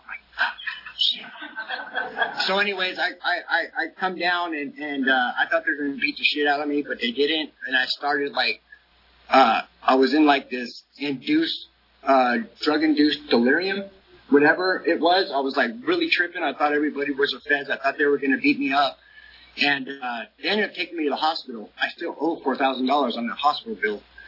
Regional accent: San Diego, California, United States; I'm from San Diego. I lived 40 years in San Diego, and this is how I ended up in the valley.

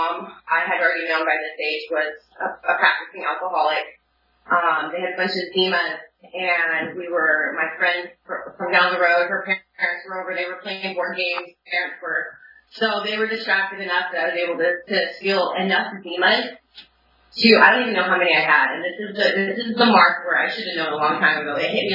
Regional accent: Seattle, Washington, United States; I grew up in Seattle, a lot of pot smoking, a lot, you know, drugs were there.

